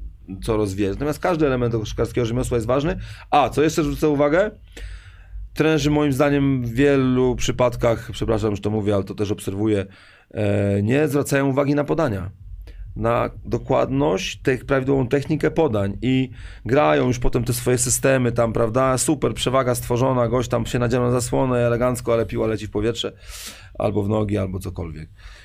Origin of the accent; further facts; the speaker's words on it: Poznań, Greater Poland Voivodeship, Poland; born there; now in Warsaw, Poland; To jest miasto, w którym długo mieszkałem i zostałem po studiach. Zresztą ja się urodziłem w Poznaniu w ogóle.